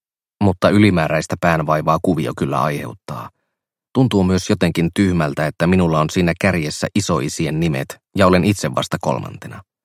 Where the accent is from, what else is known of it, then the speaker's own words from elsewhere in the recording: Espoo, Uusimaa, Finland; Olin vielä ihan natiainen, kun perhe muutti kaupungin sisällä pari kertaa. Pidän itseäni mankkaalaisena